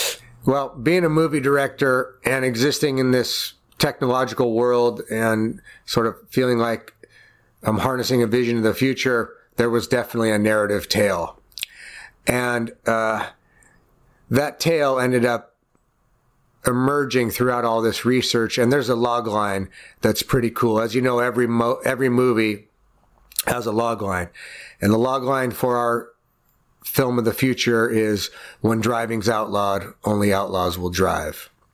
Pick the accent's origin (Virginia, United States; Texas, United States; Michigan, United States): Michigan, United States; Detroit; I'm still a gearhead. I'm from Detroit. I've automotive heritage.